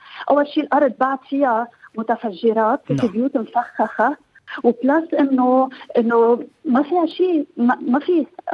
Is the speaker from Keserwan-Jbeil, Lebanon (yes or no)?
no; Mays al-Jabal, Nabatieh Governorate, Lebanon; أنا بالجنوب، ميس الجبل، المنطقة المتاخمة للحدود الفلسطينية.